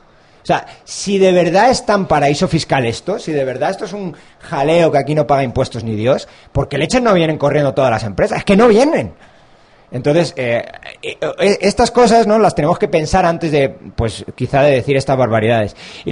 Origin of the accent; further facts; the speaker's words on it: Spain; Yo que soy español para decir que no vengan gente de fuera a hablar.